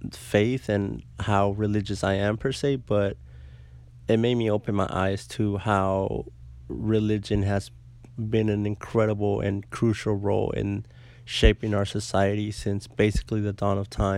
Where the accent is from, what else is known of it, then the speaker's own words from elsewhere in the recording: Mexico; now in United States; I grew up in Mexico. Growing up in my native country was a lot different experience than, my friends around me that grew up in the U.S.